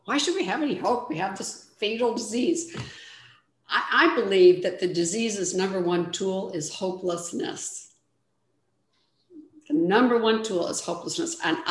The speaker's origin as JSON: {"language": "English", "region": "Michigan", "country": "United States", "tie": "born or raised there", "said": "How I grew up in Michigan, in the Midwest. You had to earn everything."}